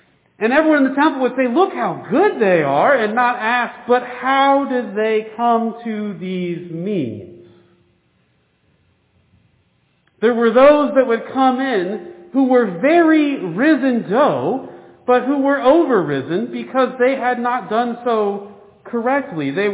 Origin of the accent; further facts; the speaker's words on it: Midwest, United States; I'm a Midwesterner, so I think I'm supposed to love sourdough.